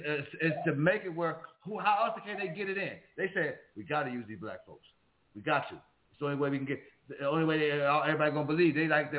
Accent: Florida, United States; Y'all from Florida. You from Florida. I live in Florida. I'm from Florida.

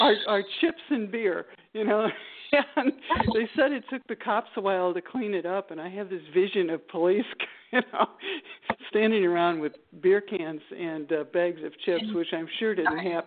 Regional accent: St. Louis, Missouri, United States; Josie is set in my hometown of St. Louis, Missouri.

